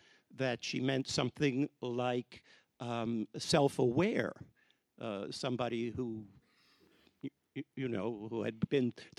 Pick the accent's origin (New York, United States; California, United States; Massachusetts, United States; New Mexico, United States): New York, United States; New York City; I was brought up in New York City with parents who... taught me to look up every word I didn't know in the dictionary.